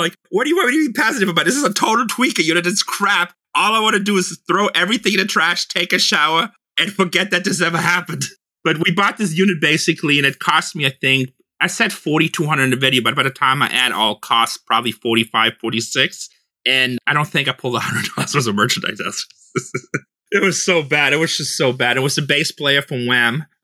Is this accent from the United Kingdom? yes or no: no; Germany; now in United States; I'm an immigrant, just for the record, first generation. I wasn't even born here, so my daughter's first generation. I'm from Germany.